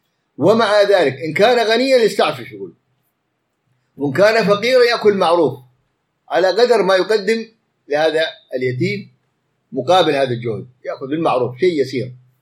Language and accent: Arabic; Yemen; في رجل كان عندنا في اليمن